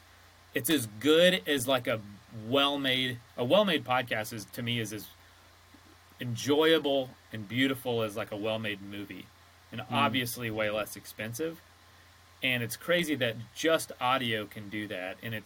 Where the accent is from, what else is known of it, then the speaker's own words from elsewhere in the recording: Florida, United States; I grew up in Central Florida, and yeah, just kind of grew up in the orange groves